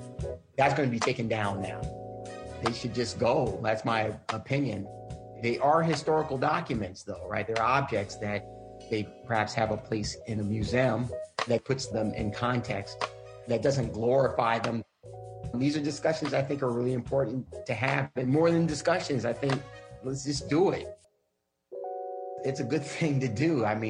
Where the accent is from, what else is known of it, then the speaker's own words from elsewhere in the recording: New York City, New York, United States; I'm from New York City originally.